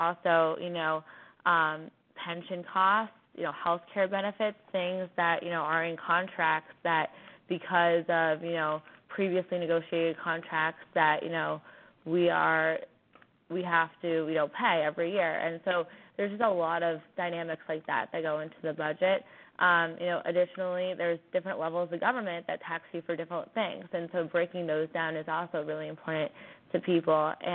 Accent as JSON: {"language": "English", "region": "New Jersey", "country": "United States", "tie": "born or raised there", "said": "I grew up in New Jersey. I want to stay here. I want to live here. My whole family is here."}